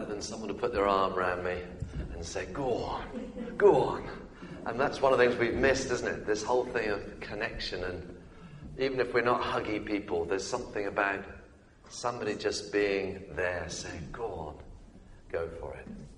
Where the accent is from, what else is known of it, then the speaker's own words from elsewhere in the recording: United Kingdom; Look, we're British. Are we not?